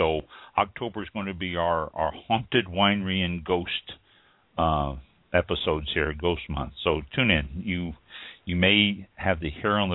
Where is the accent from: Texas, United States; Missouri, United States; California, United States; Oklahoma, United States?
Missouri, United States; Kansas City; Smithville, Missouri is north of Kansas City, Missouri. I grew up in Kansas City, Missouri. My sisters both still live there.